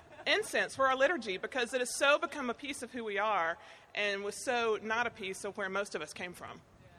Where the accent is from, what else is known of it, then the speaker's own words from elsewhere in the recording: the South, United States; The thing that's wild to me is I grew up very conservative in the South. No liturgy at all.